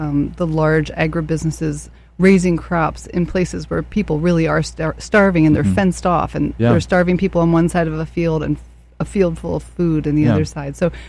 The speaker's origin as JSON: {"language": "English", "country": "United States", "said": "And it caused me to have a little paradigm shift, you know, being an American."}